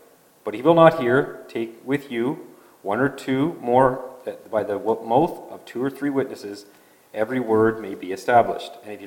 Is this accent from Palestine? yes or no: no; Nova Scotia, Canada; Now, I grew up in Nova Scotia, as many know, and we went to a small gospel hall. And we were really linked with a lot of other small assemblies in rural Nova Scotia.